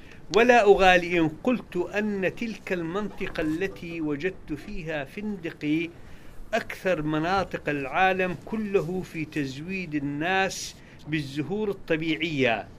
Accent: Iraq; عندنا في العراق النهر هذه كلها مزابل

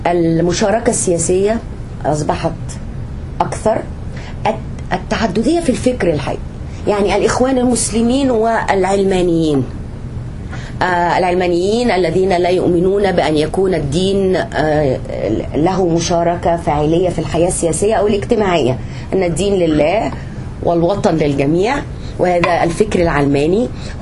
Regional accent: Egypt; أنا كمصرية أرى أن التغير لن يحدث قريبا

